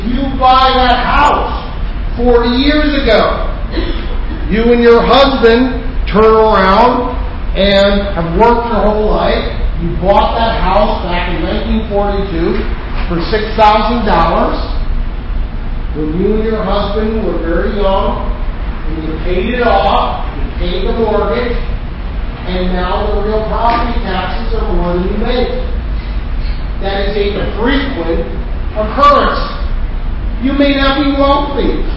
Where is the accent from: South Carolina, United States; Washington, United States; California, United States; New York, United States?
New York, United States; Schenectady; My hometown of Schenectady, 17th highest real property taxes in the United States of America.